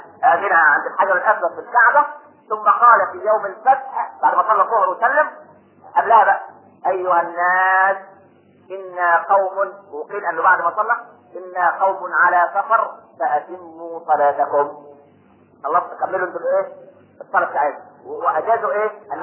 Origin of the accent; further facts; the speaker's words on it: Minya, Minya Governorate, Egypt; فاكر زمان على المحطة ها عندنا في المنيا